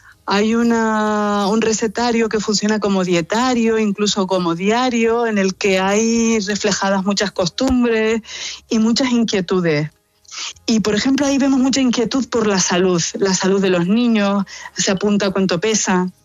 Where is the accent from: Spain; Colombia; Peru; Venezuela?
Spain; Garachico, Canary Islands; Voy a empezar por el primero, que es uno de mi pueblo, de Garachico